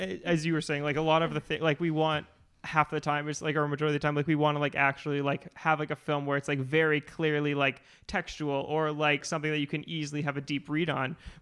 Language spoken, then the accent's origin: English; Massachusetts, United States; growing up in Massachusetts was very weird